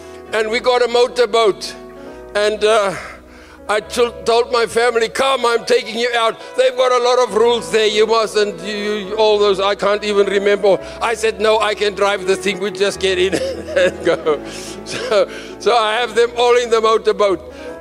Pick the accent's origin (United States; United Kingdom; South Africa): South Africa; we said, well, our children, we're South African and the situation, and we want our children in the school.